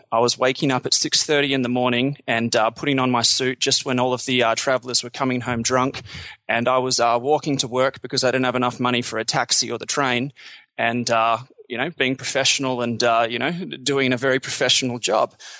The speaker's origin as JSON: {"language": "English", "country": "Australia", "said": "I'm Australian."}